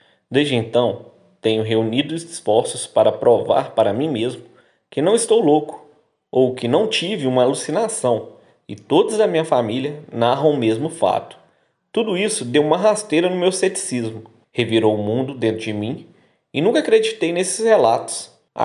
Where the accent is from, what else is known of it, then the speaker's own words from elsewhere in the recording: São Paulo, Brazil; tenho 34 anos e sou de São Paulo.